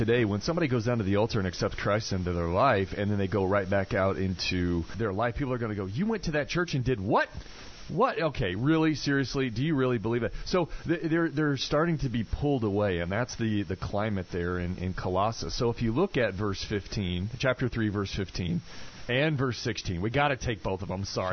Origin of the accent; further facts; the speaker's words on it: Gomer, Ohio, United States; But I grew up in West Central Ohio in a little town called Gomer. And yes, that is the name of the town I grew up in.